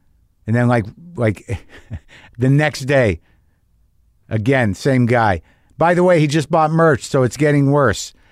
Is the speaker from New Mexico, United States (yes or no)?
yes; Albuquerque, New Mexico, United States; I grew up in New Mexico, like in Albuquerque.